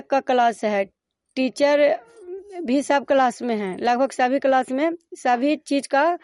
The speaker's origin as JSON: {"language": "Hindi", "town": "Mahmadpur", "region": "Bihar", "country": "India", "said": "मैं महमदपुर नगर नौसा के रहने वाली हूँ"}